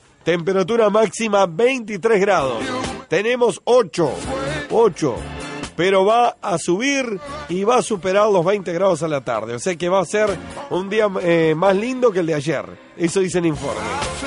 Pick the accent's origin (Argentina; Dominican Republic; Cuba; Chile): Dominican Republic; now in Durazno, Uruguay; soy dominicano.